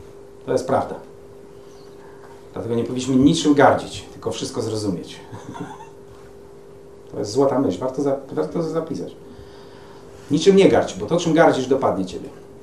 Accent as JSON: {"language": "Polish", "country": "Germany", "said": "ktoś zaczyna źle mówić o Niemcach, to wtedy też od razu wiem, kim jestem. Jestem Niemcem."}